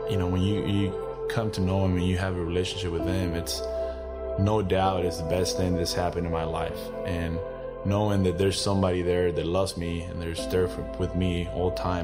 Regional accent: Mexico; English is a second language; I was born and raised in Mexico. I didn't speak any English until I graduated from high school until I was 18 years old.

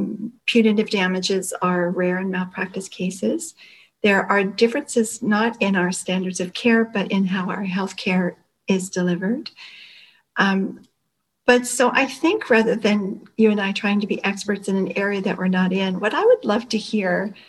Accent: Canada; Are you sure? Are you sure there's nothing special about us Canadians?

